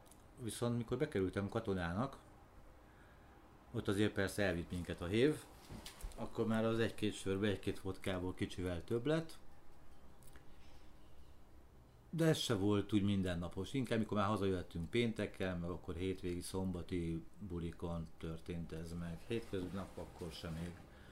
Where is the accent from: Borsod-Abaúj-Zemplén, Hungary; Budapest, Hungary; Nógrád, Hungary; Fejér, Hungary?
Budapest, Hungary; born there; 1973-ben születtem Budapesten, akkoriban egy mondhatni közepes családban éltünk, anyukámmal, apukámmal.